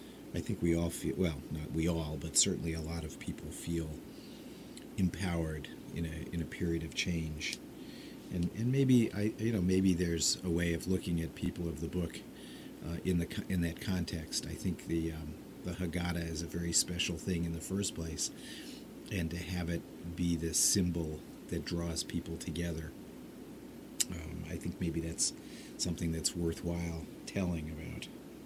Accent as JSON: {"language": "English", "region": "New England", "country": "United States", "tie": "born or raised there", "said": "It's I grew up in New England, and actually I go to Martha's Vineyard every summer"}